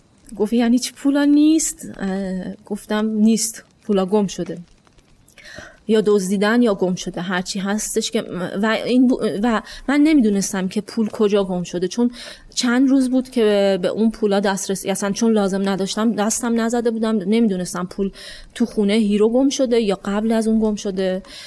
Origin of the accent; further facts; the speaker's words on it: Iran; من از ایران میام و سفر با دوچرخه میکنم